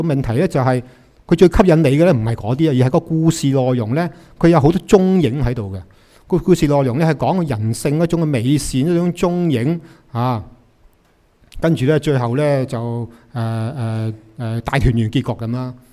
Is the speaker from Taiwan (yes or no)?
no; Hong Kong; 我们香港人呢最出名的我们讲说话呢就是懂得用很多助语词去骂人的